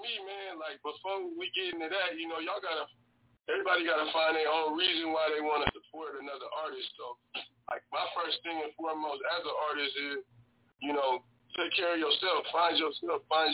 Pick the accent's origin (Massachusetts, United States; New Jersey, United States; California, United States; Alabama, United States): California, United States; Oakland; And I'm from East Oakland, but we wasn't really a downtown guy.